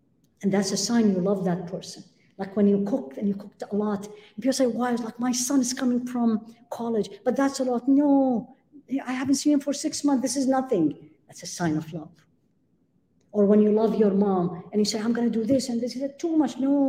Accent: Midwest, United States; and I am coming from the Midwest, and we live in the United States

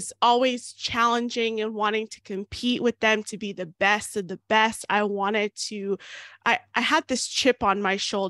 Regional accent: Florida, United States; also born or lived in New York; New York was my last couple of years, and then I moved back home. I'm from Florida, so This is home for me.

